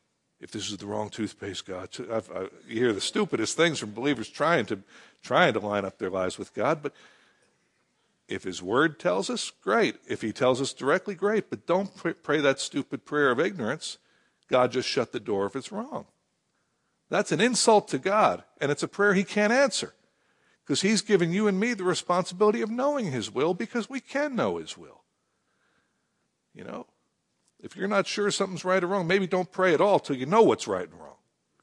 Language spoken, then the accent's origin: English; Philadelphia, Pennsylvania, United States; You know, like, I grew up in Philadelphia, and one day I was hitchhiking down to the Jersey Shore